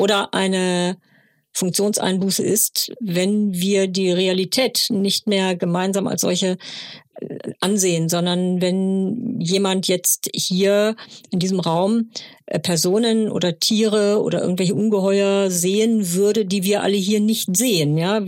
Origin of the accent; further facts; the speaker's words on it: Germany; wir sind hier gezeugt worden, wir sind hier geboren worden. Wir sind Deutsche.